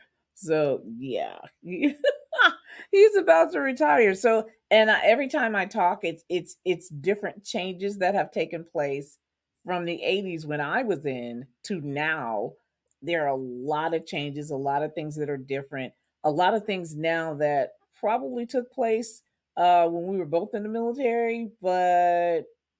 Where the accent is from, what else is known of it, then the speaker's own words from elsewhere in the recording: Louisiana, United States; Keesler was close to Louisiana. I'm from Louisiana, so it was close to home.